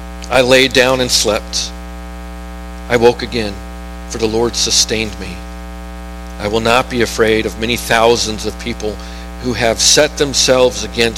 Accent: Florida, United States; When I was growing up in Florida for a few years, we went snake hunting.

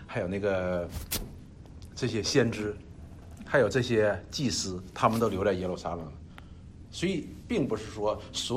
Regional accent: China; 所以我就觉得说，我越说我中国人的历史长吧，我越觉得羞耻。

